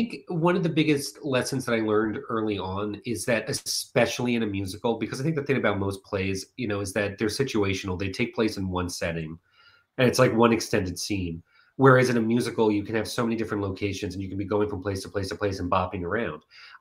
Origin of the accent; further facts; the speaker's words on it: Long Island, New York, United States; But it came to Madison Square Garden, and I'm from Long Island.